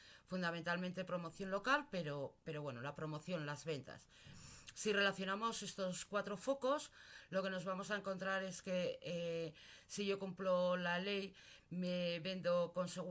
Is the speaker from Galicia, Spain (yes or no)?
no; Pamplona, Navarre, Spain; soy de Pamplona.